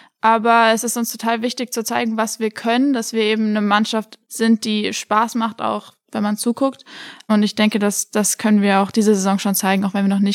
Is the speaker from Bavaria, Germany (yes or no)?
no; Oppenheim, Rhineland-Palatinate, Germany; Wie du schon gesagt, ich bin in Oppenheim aufgewachsen, das ist ja nicht weit weg